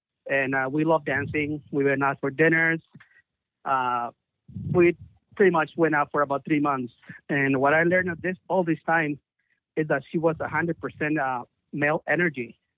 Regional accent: Mexico City, Mexico; Yeah, I'm from Mexico City.

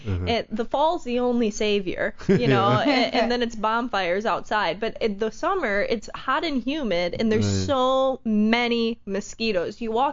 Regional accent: Wisconsin, United States; now in Los Angeles, United States; No, I'm originally from Wisconsin.

